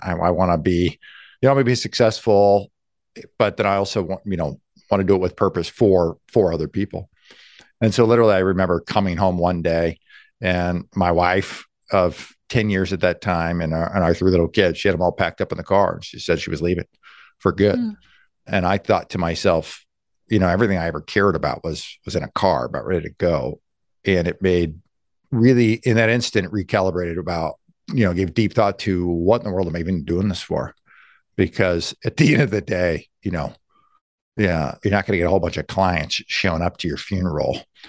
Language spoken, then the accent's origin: English; Des Moines, Iowa, United States; So I grew up in Des Moines, Iowa, went to school over at the University of Nebraska at Omaha.